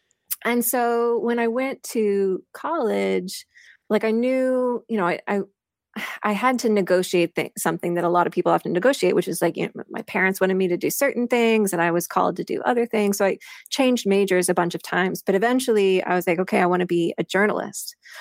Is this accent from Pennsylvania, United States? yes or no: no; Missouri, United States; born or raised there